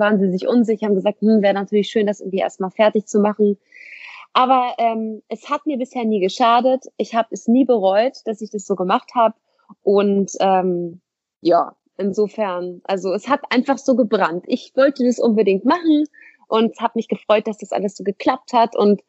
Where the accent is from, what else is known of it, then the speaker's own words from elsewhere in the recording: Hamburg, Germany; aber ich laufe jetzt hier nicht rum und sage, oh, ich komme übrigens aus Hamburg.